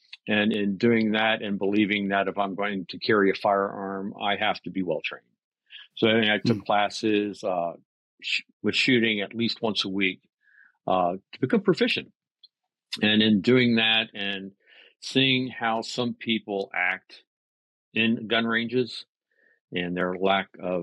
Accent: United States; So I'm a native Washingtonian. There are not a whole lot of us around.

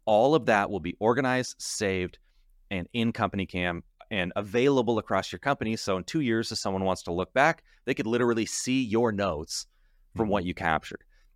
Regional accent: Midwest, United States; accent: Midwest; I've got this Midwest seemingly neutral accent

